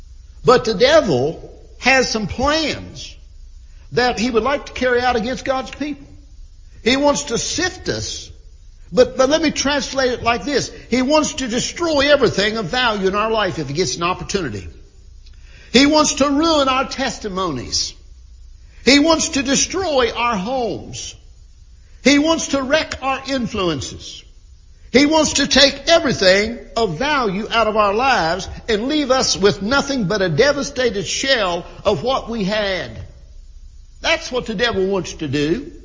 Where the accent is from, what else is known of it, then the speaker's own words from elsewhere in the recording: United States; You know, we as American people, we sort of have what we call breakfast foods, lunch foods, and supper foods.